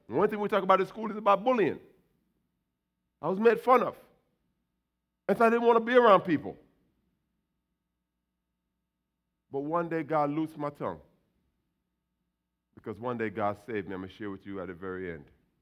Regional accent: Jamaica; Because, see, I was born in Jamaica. As a Jamaican, I was a stutterer.

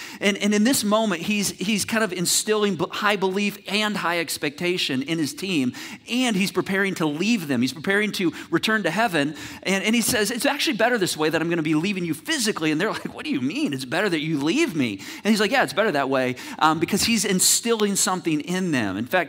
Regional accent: Michigan, United States; I grew up in Michigan

